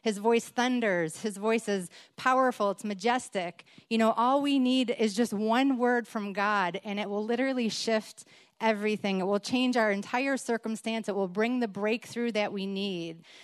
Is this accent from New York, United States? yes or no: yes; Rochester, New York, United States; as Melissa said, we're from Rochester, New York. We moved here in 2019.